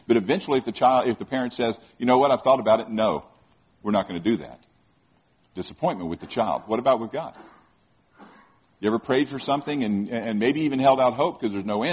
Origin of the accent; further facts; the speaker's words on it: Florida, United States; And I like that one probably because I grew up in Florida, and I used to spend all my time on the water and all that kind of fishing.